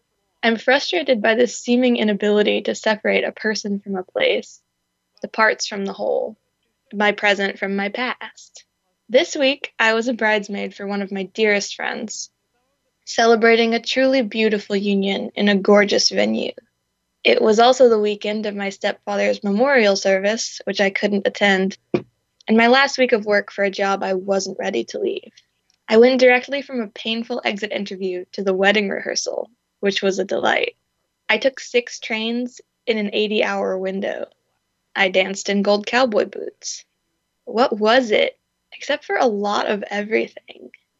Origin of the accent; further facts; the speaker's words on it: Tennessee, United States; And it hit home for me again this week when my hometown, Sevier County, Tennessee, was in the national news for shameful reasons.